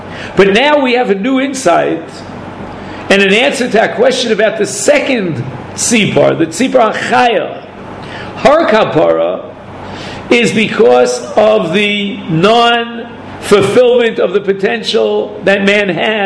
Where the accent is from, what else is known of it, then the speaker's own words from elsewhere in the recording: United States; When I was brought up in America, the most famous popular phrase, the motto of America, was mind your own business.